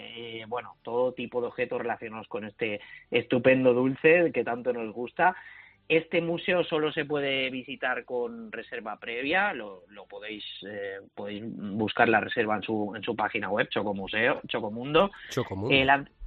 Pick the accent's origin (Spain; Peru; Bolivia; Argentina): Spain; Valencian Community; por mi tierra pues también, uh-huh, también tenemos buena muestra de ello. Yo... tenemos varios museos repartidos por la comunidad valenciana